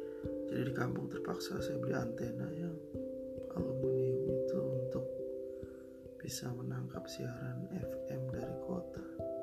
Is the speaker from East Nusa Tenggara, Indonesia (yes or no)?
no; Cirebon, West Java, Indonesia; Akhirnya saya lamar di Cirebon kota, pengen sekolah di kota saya.